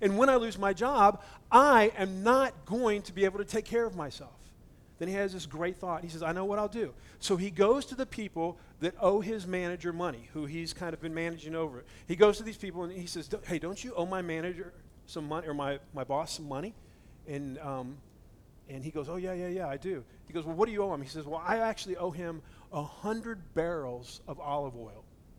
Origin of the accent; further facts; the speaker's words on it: United States; We grew up in America. We're just people, and that's the way we think.